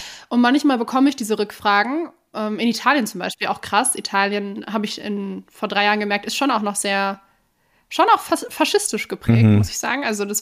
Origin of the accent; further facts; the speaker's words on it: Germany; Da habe ich mich auch wirklich deutsch gefühlt, weil ich gemerkt habe, boah, ich bin europäisch, ich bin Deutsche.